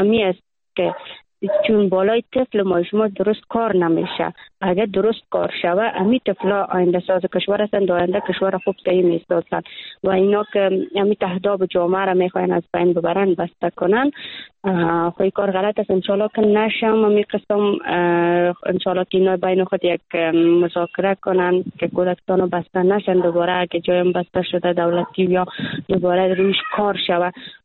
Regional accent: Afghanistan; چون ما دختران افغان هستیم

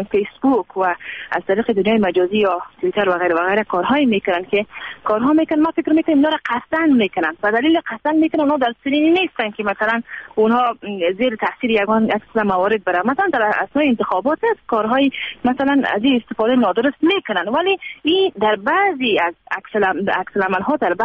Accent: Afghanistan; ما با افتخار افغان هستیم، از افغانستان هستیم

